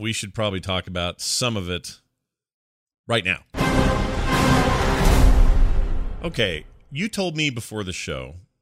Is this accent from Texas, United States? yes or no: no; Salt Lake City, Utah, United States; but I can tell you, growing up here, where I grew up in Salt Lake City, it has always been a huge deal.